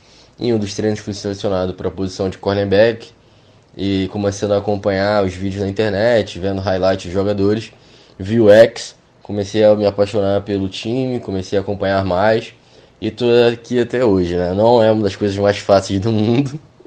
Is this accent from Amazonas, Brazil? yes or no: yes; Manaus, Amazonas, Brazil; sou de Manaus.